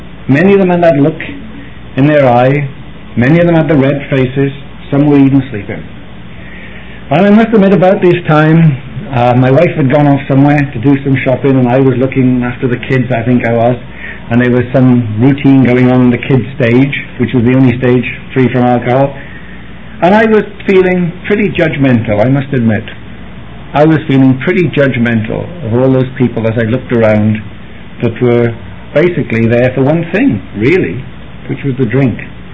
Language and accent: English; Wales, United Kingdom; now in United States; Now, if you wonder what my accent is, I'm Welsh, I'm not Irish. And if you remember, I actually came over on March the 14th, 2.5 years ago.